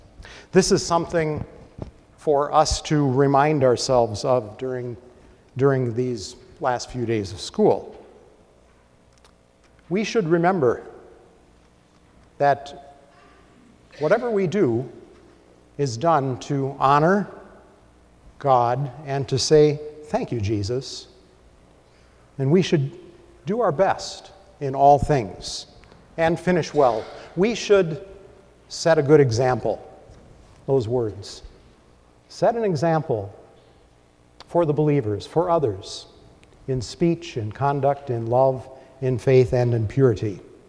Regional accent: Midwest, United States; I grew up in the Midwest and sometimes it gets cold there.

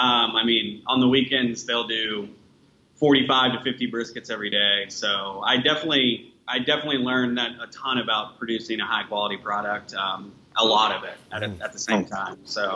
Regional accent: Nederland, Texas, United States; I'm originally from Texas, from Nederland, which is right outside Beaumont, Texas. Not a lot of great barbecue there growing up, but we had Patillos

